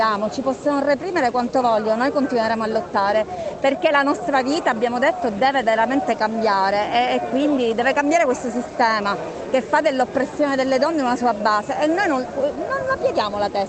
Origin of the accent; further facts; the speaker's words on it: Palermo, Sicily, Italy; vengo da Palermo.